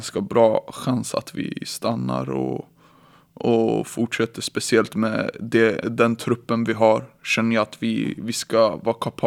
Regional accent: Stockholm, Stockholm County, Sweden; Jag är uppvuxen i Stockholm från västra sidan.

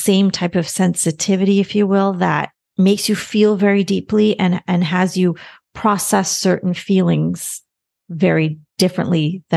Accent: Barbados; also born or lived in New York; I remember like in growing up in Barbados, I feel like a lot of people have that kind of, it's a warmth

